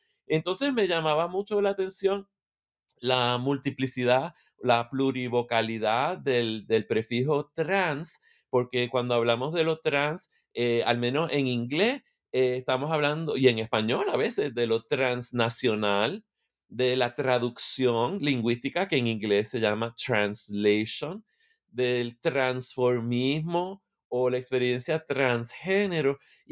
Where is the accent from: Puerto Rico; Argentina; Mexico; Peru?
Puerto Rico; now in United States; Soy de Puerto Rico, vivo en Michigan, en Estados Unidos, cerca de Chicago, pero en realidad más cerca de la ciudad de Detroit. Estoy a 45 minutos de Detroit, pero les dos vivimos en el Midwest, una parte muy fría de Estados Unidos